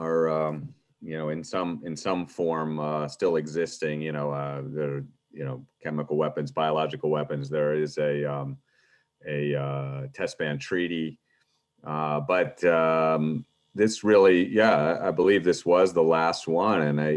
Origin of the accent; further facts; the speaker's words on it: United States; You know, as an American, you and me, we're paying